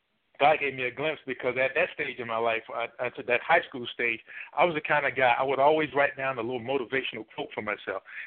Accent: Richmond, Virginia, United States; growing up in Richmond, Virginia

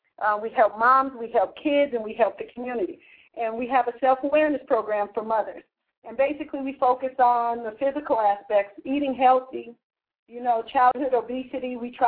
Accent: Los Angeles, California, United States; now in Sacramento, United States; I'm coming out of Sacramento, California, although I was born and raised in Los Angeles.

